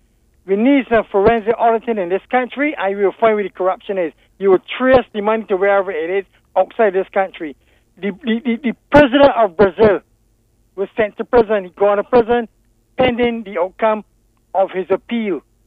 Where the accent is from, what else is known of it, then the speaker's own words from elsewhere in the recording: Jamaica; So I'm from Deacons Row, born and raised in Deacons Row, and I used to vote in Northwest. I live in North St. Andrew